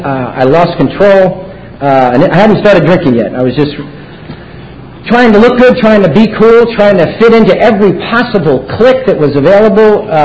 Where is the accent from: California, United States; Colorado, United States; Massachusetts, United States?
California, United States; San Francisco; I'm from San Francisco, California, and had three brothers, my dad, my mom, and my mom's fourth generation in San Francisco, so I have roots in the city